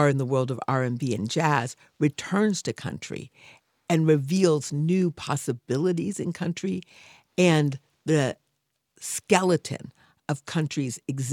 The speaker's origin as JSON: {"language": "English", "town": "Detroit", "region": "Michigan", "country": "United States", "tie": "born there", "said": "Well, I was born in Detroit City in May 4th of 1959. I was born the same year that Motown Records was born in Detroit."}